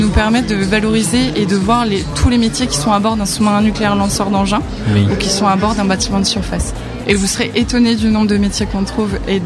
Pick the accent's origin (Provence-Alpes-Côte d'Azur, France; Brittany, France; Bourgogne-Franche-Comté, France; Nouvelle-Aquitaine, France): Brittany, France; Saint-Malo; je suis issue de Saint-Malo. Je suis une petite Malouine et fille de pêcheur et marin-pêcheur.